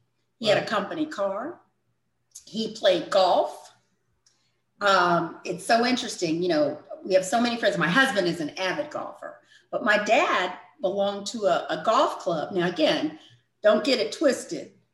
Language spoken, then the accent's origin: English; St. Louis, Missouri, United States; born and raised in St. Louis, Missouri. Raised, educated, and started my professional life there.